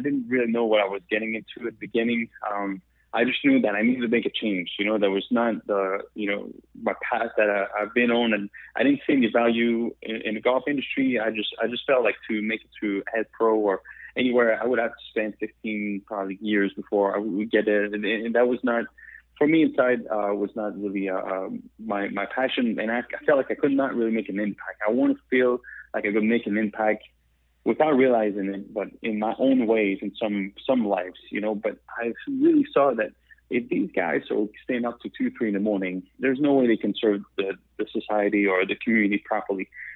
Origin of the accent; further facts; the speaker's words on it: Quebec, Canada; accent: French Canadian; English is a second language; moved away as an adult; now in United States; I'm from Canada, the French part. You hear my accent.